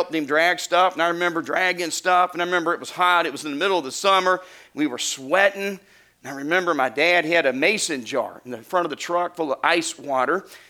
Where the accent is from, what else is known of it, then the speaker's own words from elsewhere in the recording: Arkansas, United States; when you were a little boy growing up in Arkansas back in 1981, we just didn't get to go do a lot of stuff like that.